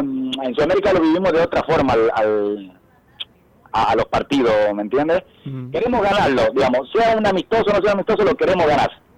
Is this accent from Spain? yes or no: no; Argentina; Yo de pequeño estuve jugando, digamos, en Argentina en varios clubes